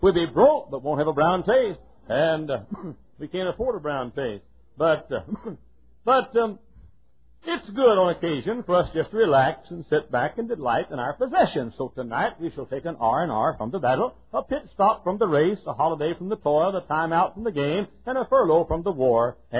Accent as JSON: {"language": "English", "region": "Texas", "country": "United States", "tie": "born or raised there", "said": "I myself, growing up in Texas, if I lived in the mountains, I'd be a little stifled."}